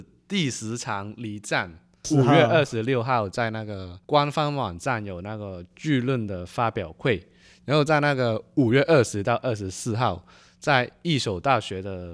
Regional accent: Hong Kong; moved away as an adult; now in Taiwan; 选择来台湾读就是那个时候想离开香港一下

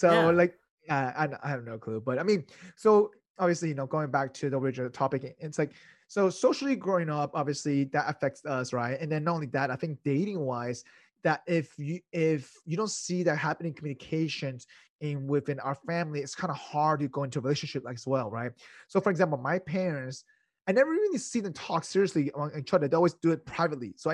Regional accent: United States; English is a second language; as I was growing up in America, slang changed every year.

